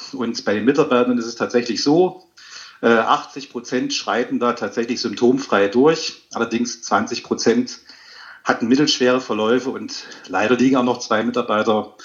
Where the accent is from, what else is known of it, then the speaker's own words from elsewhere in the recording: Bad Langensalza, Thuringia, Germany; born there; Also ich bin Geschäftsführer eines Diakonieverbundes in Nordsachsen. Gebürtig in Bad Langsalza, hat es mich dann doch irgendwann mal in die Ferne gezogen.